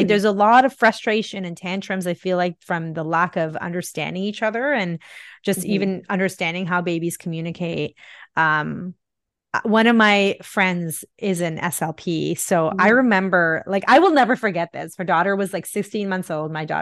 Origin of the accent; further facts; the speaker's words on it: India; I grew up in India